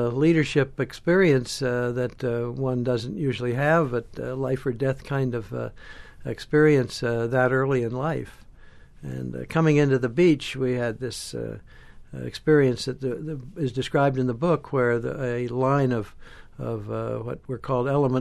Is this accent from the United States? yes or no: yes; Montclair, New Jersey, United States; also born or lived in Illinois; No, I was born in Illinois, but at the age of two, my family moved to New Jersey, and I grew up in Montclair, New Jersey, went to public schools there and to high school there.